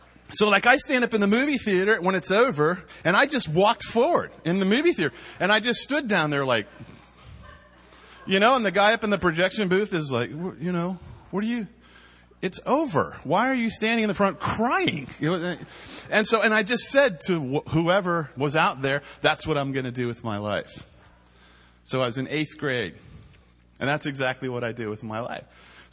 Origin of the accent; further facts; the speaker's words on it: Washington, District of Columbia, United States; I'm from Washington, D.C., born and raised.